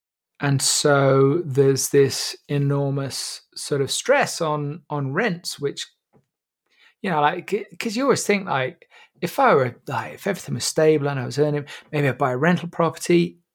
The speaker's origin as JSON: {"language": "English", "town": "Ludlow", "region": "West Midlands", "country": "United Kingdom", "tie": "born or raised there", "said": "And so where I grew up in Ludlow, you know, it's generally considered one of the most beautiful towns in England for good reason."}